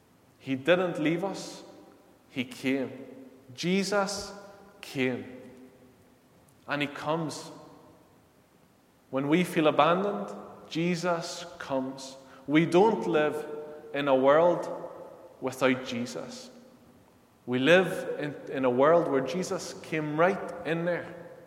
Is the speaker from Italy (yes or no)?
yes; Naples, Campania, Italy; moved away; As I said, I was brought up in Italy. I was brought up in Naples, in the city of Naples in Italy.